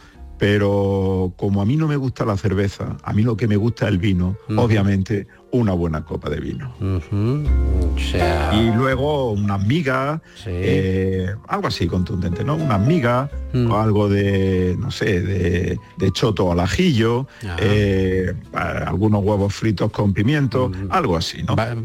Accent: Andalusia, Spain; A mí me gusta decir, como muchos andaluces, la aceituna

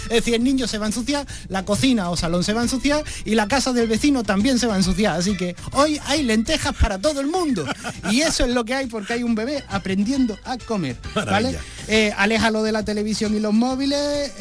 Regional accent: Andalusia, Spain; porque somos niños de Andalucía, de nuestra tierra.

